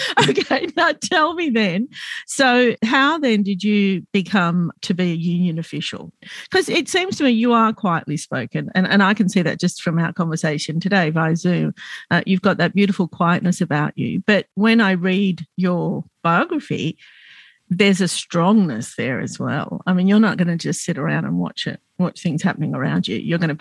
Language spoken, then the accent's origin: English; Glebe, New South Wales, Australia; I'm Lebanese Australian and I grew up in Glebe, which is predominantly white